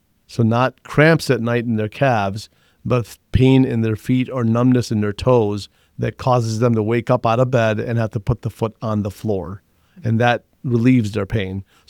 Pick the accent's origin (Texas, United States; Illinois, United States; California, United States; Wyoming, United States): Illinois, United States; Chicago; born and raised in Chicago, Illinois.